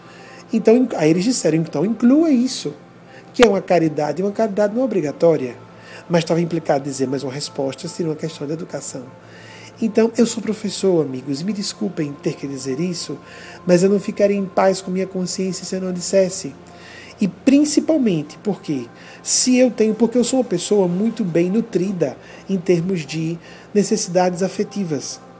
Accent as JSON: {"language": "Portuguese", "region": "Sergipe", "country": "Brazil", "tie": "born or raised there", "said": "Eu sou sergipano, nasci aqui, amigos, eu conheço o nosso povo."}